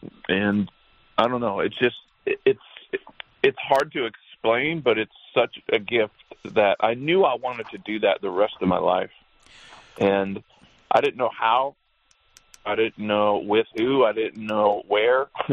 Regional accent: Bakersfield, California, United States; I actually got that name growing up in Bakersfield when I was young, probably 12, 13.

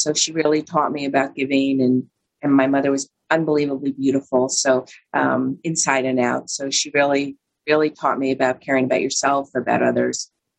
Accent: New York City, New York, United States; Growing up in New York City, went to a private school. Was raised a little bit traditional.

